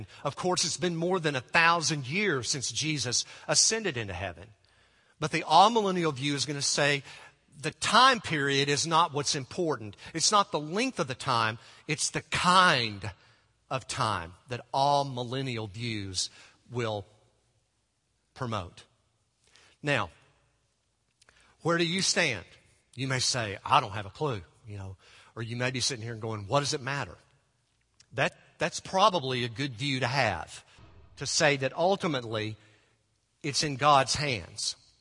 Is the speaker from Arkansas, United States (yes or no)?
yes; Arkansas, United States; and then he realized we're both from Arkansas. We both love the Arkansas Razorbacks.